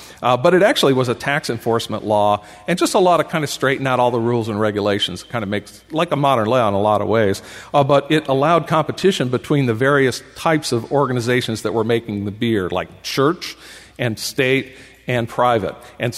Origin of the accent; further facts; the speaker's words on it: Indiana, United States; You know, I grew up in Indiana, and when I was about fifth grade, they told us, teachers, like, oh, we're going to talk about Indiana, and, you know, we're called Hoosiers.